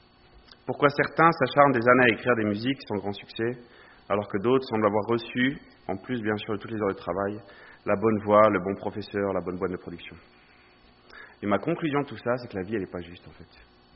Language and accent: French; France; Parce que je suis français, un passeport me suffit en fait.